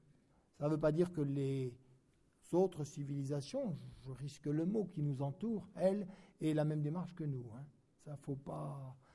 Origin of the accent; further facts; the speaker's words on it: France; on se relèvera, car nous sommes Français